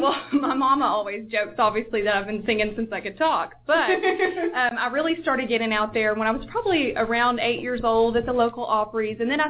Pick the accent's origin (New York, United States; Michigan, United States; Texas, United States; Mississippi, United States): Texas, United States; I mean, obviously, I grew up in East Texas, so I love country